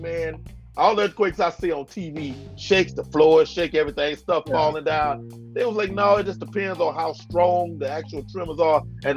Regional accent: Texas, United States; Now, I'm from Texas. I can't speak, you know, for anywhere else

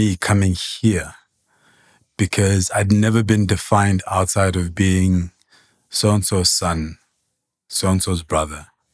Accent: Lesotho; now in South Africa; when you came to South Africa? So I grew up in Lesotho, right?

